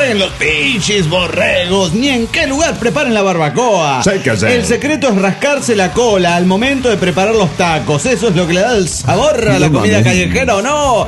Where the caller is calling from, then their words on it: Montreal, Quebec, Canada; desde Montreal, Canadá.